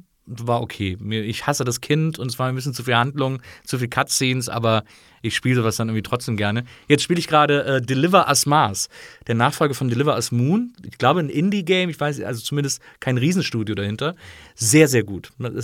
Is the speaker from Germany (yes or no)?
yes; Rhineland, Germany; aber ich bin ja im Rheinland aufgewachsen